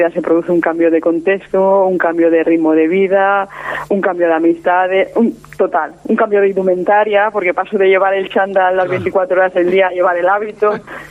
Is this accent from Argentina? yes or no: no; Novelda, Valencian Community, Spain; me contrataron en el cole de mi pueblo, en Novelda, en Alicante